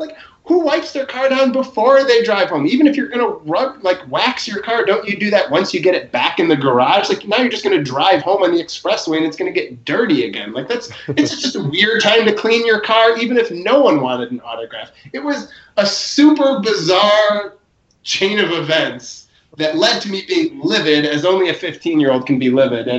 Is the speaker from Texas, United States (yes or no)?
no; Chicago, Illinois, United States; And I grew up in Chicago, and a couple friends and I had been at a White Sox-Angels game.